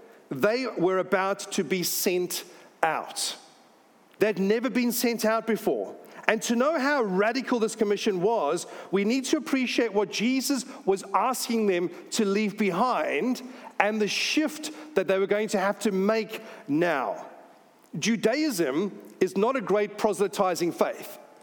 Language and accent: English; South Africa; now in New Zealand; I grew up in South Africa. We had apartheid passed down to us. We have moved to New Zealand